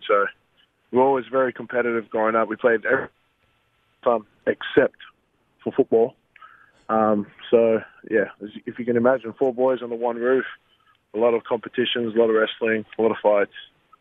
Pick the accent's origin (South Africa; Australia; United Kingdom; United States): Australia